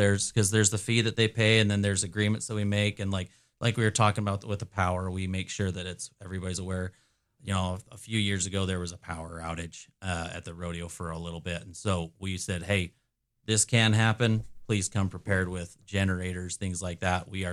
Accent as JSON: {"language": "English", "town": "Logan", "region": "Utah", "country": "United States", "tie": "born or raised there", "also_born_or_lived": "Preston, Idaho", "said": "You know, I'm not. I grew up in Logan, Utah for the most part of my life, in Preston, Idaho. That's where I kind of hail from."}